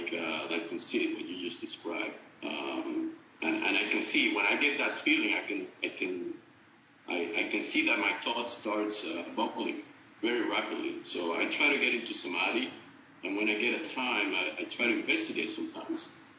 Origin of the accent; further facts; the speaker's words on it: Dominican Republic; now in Texas, United States; I live in Texas, but I am from Dominican Republic, but I live in Texas.